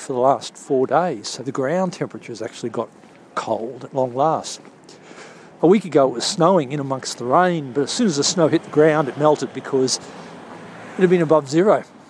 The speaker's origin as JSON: {"language": "English", "town": "Toowoomba", "region": "Queensland", "country": "Australia", "tie": "born or raised there", "said": "One of the coldest experiences of my life was growing up in Toowoomba"}